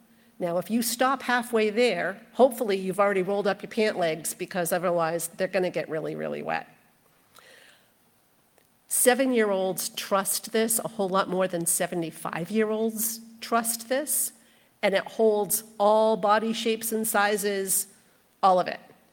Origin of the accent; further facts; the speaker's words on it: Augusta, Maine, United States; So I grew up in the Kennebec River Valley in Augusta, Maine